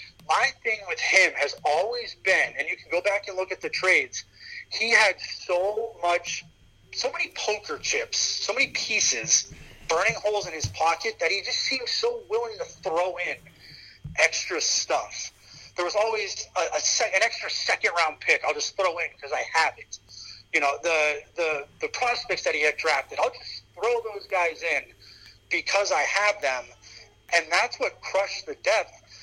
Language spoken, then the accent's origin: English; Pennsylvania, United States; I'm a Penguins fan. I grew up in Western Pennsylvania.